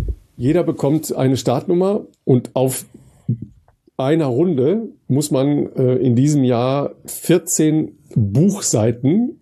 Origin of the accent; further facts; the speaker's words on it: Dorsten, North Rhine-Westphalia, Germany; in meine Heimat in Dorsten